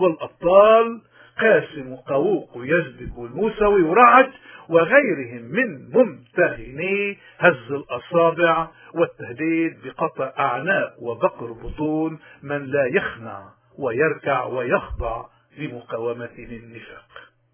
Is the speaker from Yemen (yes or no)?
no; Lebanon; وعدم احترام علمنا ومعرفتنا كلبنانيين